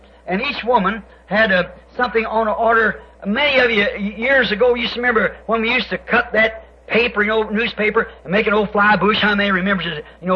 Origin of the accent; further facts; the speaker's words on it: United States; Now, I am an American.